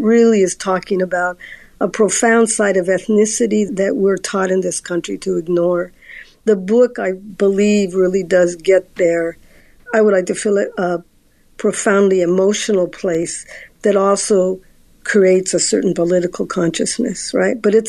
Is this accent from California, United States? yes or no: yes; California, United States; growing up in California and so close to the mission and Catholic schools